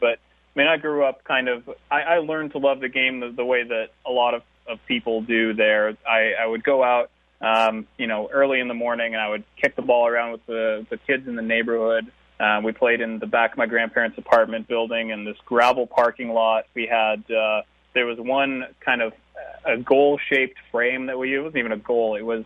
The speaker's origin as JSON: {"language": "English", "region": "Alaska", "country": "United States", "tie": "born or raised there", "also_born_or_lived": "Romania", "said": "I grew up, well, I spent the first 3 years of my life there, 3 or 4 years, and then I grew up mostly in Alaska, where I started school"}